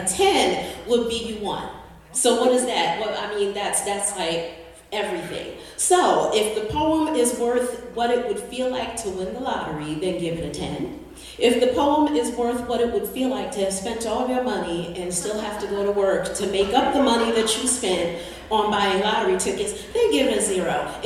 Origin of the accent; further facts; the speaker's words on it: East Orange, New Jersey, United States; also born or lived in Brooklyn, New York; I grew up in East Orange. Yes, holler. Okay. I'm originally from Brooklyn, though. Don't ever get that twisted.